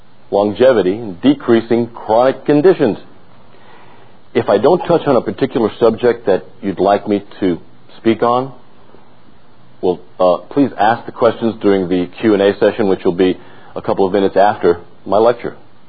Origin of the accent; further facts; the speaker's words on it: San Antonio, Texas, United States; I'm from San Antonio, Texas.